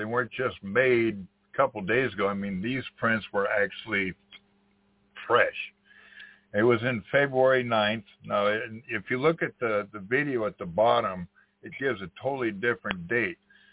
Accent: Redding, California, United States; I was raised in Redding all my life as a child growing up

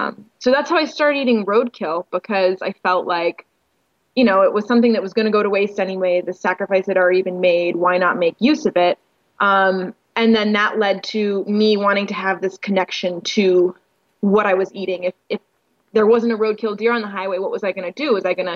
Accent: New England, United States; I grew up in New England

